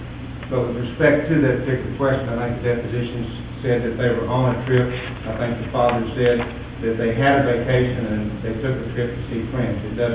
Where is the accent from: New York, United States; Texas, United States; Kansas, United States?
Texas, United States; Lubbock; I'm from Lubbock, Texas.